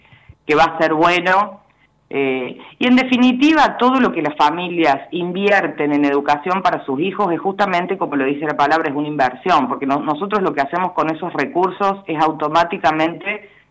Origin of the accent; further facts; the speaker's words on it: Brinkmann, Córdoba, Argentina; Los que somos hijos de Brinkmann, hemos vivido acá, estudiado acá